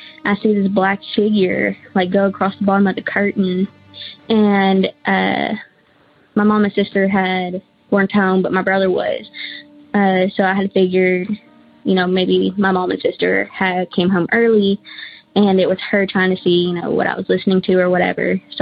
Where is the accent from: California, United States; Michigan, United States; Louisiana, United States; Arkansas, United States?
Arkansas, United States; Searcy; I'm from the Searcy area of Arkansas.